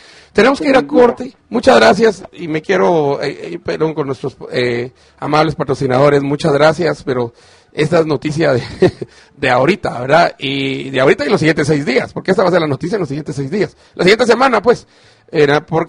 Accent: Chimaltenango, Guatemala; por mi pueblo, de Chimaltenango.

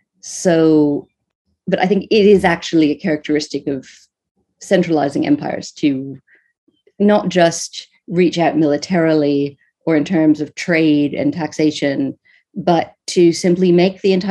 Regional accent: United States; So for my various sins, I am an American.

